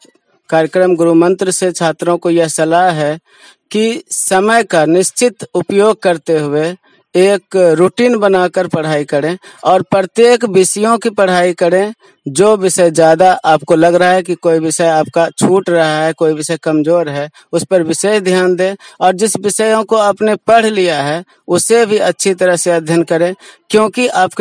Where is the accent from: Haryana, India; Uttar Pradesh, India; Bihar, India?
Bihar, India; Kalyanpur; मैं ग्राम पोस्ट कल्याणपुर का रहने वाला हूं